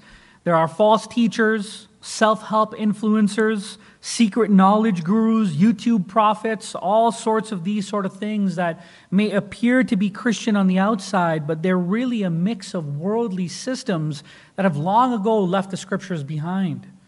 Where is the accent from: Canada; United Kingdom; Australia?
Canada; now in California, United States; I'm not from here. I love California, I love the church, I love the seminary, but I had almost forgotten that I'm a Canadian citizen living in a foreign country. I'm a foreigner in this land.